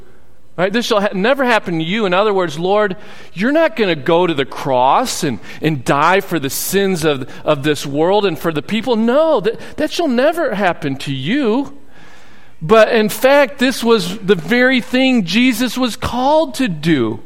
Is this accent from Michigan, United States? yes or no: yes; Michigan, United States; Well, growing up in Michigan, we had a cottage in upper Michigan, not the UP, but in the northern part of Michigan on a lake called Higgins Lake.